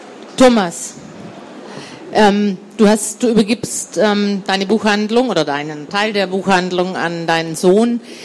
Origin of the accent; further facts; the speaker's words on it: Southern Germany, Germany; Ich habe mich geoutet, auch ich komme aus Süddeutschland.